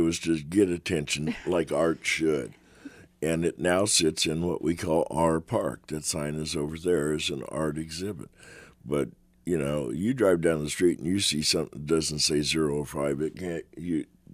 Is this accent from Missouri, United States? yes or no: yes; Missouri, United States; I was born in Kansas, Missouri, and that's where I was born and raised